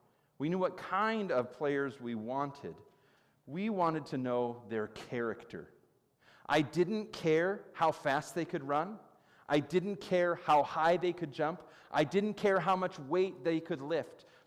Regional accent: Chicago, Illinois, United States; But I'm from Chicago, so I root for my Chicago teams.

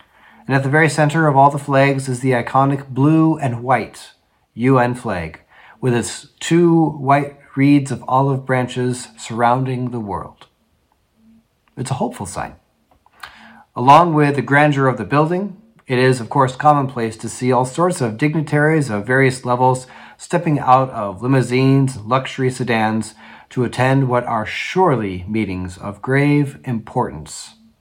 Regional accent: Washington, United States; moved away as an adult; I grew up in Washington State on the west coast of the United States of America. And growing up, I remember being surrounded by mountains, lakes, trees, fresh air, friendly people.

